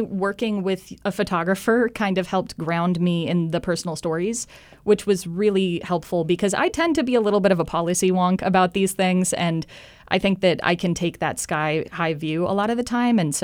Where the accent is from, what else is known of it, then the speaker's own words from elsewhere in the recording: Oregon, United States; I watched my home state become overrun. Portland saw encampments crop up in every park and on many sidewalks.